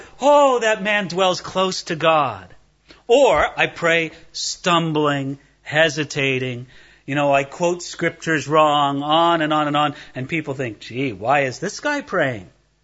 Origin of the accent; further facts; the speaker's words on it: California, United States; the culture I came from Southern California.